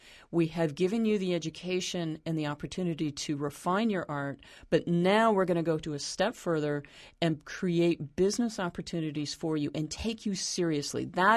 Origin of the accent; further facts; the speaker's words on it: Texas, United States; accent: New Mexican; here comes my New Mexican accent, sort of kind of from Texas